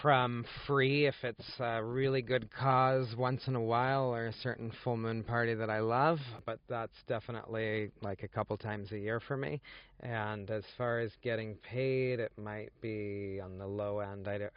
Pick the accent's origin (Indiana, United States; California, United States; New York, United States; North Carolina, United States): California, United States; Los Angeles; I didn't really want to get caught up in the rat race of trying to make a name for myself in my hometown, especially LA.